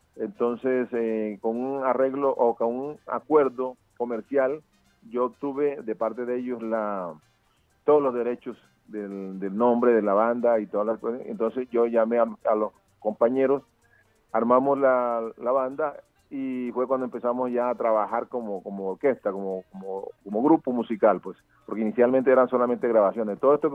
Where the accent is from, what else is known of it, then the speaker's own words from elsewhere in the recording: Colombia; now in Chile; nosotros somos colombianos, pero dentro de los países que estaban en agenda, en primer renglón, era Chile